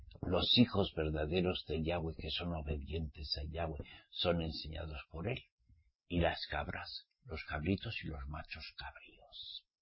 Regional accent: Pamplona, Navarre, Spain; En mi católica Navarra. En Pamplona. Todo era catolicismo.

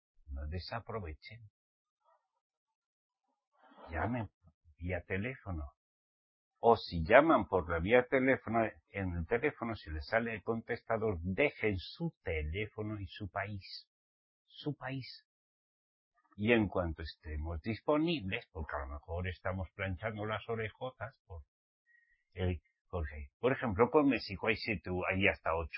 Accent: Navarre, Spain; Es que soy español. ¿Mm? Soy vasco. Navarro.

